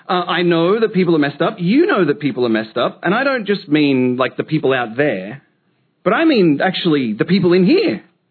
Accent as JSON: {"language": "English", "country": "Australia", "tie": "born or raised there", "moved": "as an adult", "lives_now": "United States", "said": "I speak funny. I get it. I'm from Australia, born and raised. I moved to the United States in my mid-20s to get married to my wife."}